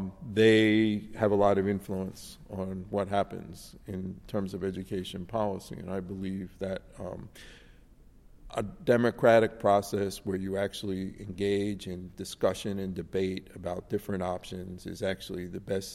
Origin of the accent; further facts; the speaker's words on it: Philadelphia, Pennsylvania, United States; I grew up in Philadelphia and went to public schools